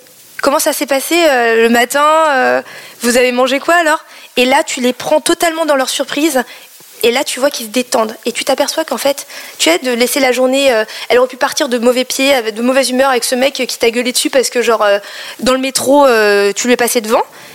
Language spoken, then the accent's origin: French; Paris, Île-de-France, France; born there; On oublie de souligner que je suis d'origine asiatique. En fait, je suis née en France, à Paris, dans le 13e. Mais mes parents sont cambodgiens chinois du Cambodge. Donc en fait, on a beaucoup voyagé en Asie. J'ai une éducation franco-asiatique